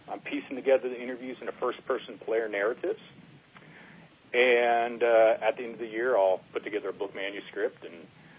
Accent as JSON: {"language": "English", "town": "Sacramento", "region": "California", "country": "United States", "tie": "born or raised there", "said": "I grew up in the Sacramento area."}